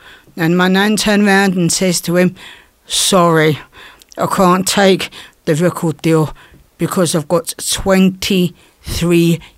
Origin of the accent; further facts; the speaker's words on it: London, United Kingdom; I grew up in Notting Hill. So I walk out to the side my front door and I'm outside the Notting Hill Carnival.